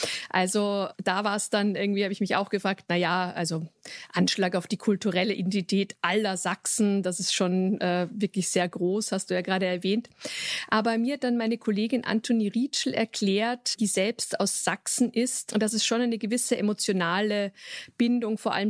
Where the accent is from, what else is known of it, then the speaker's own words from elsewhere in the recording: Vienna, Austria; Also ich selbst bin Wienerin